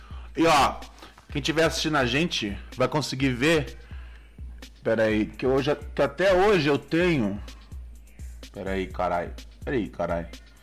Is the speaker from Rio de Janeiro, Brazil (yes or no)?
yes; Rio de Janeiro, Brazil; Eu sou cria do Complexo do Alemão, Morro do Adeus. Posso passar 50 anos sem pisar lá, que quando pisar, sou bem considerado de novo.